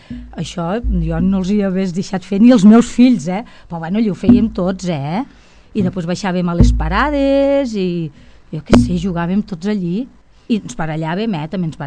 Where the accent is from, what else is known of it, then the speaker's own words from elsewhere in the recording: Caputx, Catalonia, Spain; jo vaig néixer al Caputx, a la casa dels meus pares, a l'habitació on dormia la meva germana i jo. Vull dir que sóc nascuda a casa.